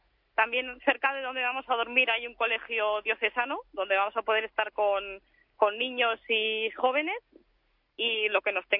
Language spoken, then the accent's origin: Spanish; northern Spain, Spain; Pues es que como yo soy del norte de España, la verdad es que estoy bastante acostumbrada al frío.